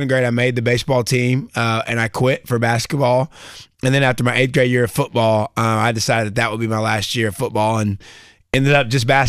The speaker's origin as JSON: {"language": "English", "region": "Alabama", "country": "United States", "tie": "born or raised there", "said": "Growing up in Alabama and being a football player is a pretty big deal."}